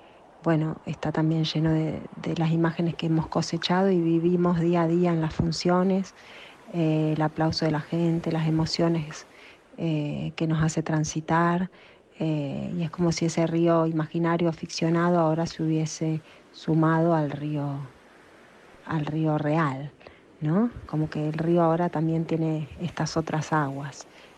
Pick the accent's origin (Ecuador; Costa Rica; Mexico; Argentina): Argentina; Rosario, Santa Fe; born there; Nosotras nacimos en Rosario, frente al río Paraná, y hemos pasado todos nuestros veranos en esquina, frente al río Corriente.